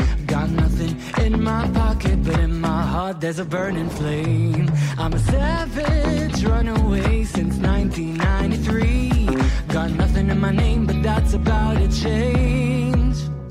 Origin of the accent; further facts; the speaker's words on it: Paris, Île-de-France, France; puisque je suis de Paris